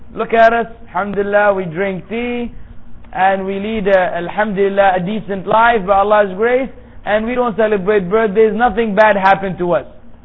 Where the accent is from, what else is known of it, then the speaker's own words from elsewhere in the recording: Singapore; also born or lived in Yanbu, Saudi Arabia; I was from Singapore, but then I stayed in Yanbu for 6 years and I don't stay at Singapore anymore. Now I'm back in Singapore for vacation.